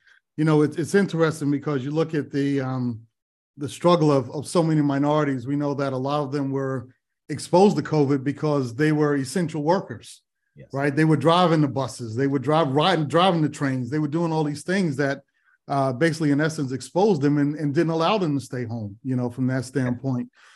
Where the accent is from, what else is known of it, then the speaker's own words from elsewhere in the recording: New York City, New York, United States; I didn't grow up in Detroit. I grew up in New York City, but shoveling snow and putting those socks on with the plastic bags over your feet.